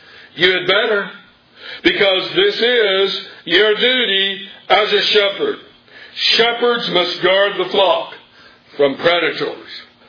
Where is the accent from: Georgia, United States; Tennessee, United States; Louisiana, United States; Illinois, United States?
Georgia, United States; now in Texas, United States; I flat done learned something when I moved to Texas from Georgia. I found out that I'm a dude.